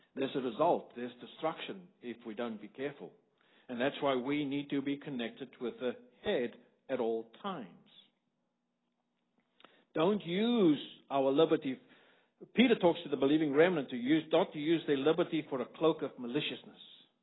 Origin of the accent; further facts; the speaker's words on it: South Africa; I come from South Africa and we sit on the right hand side of the car.